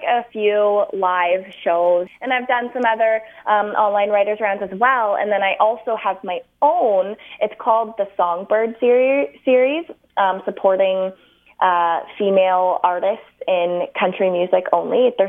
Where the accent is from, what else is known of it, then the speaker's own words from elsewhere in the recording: Ontario, Canada; I'm an artist from Ontario.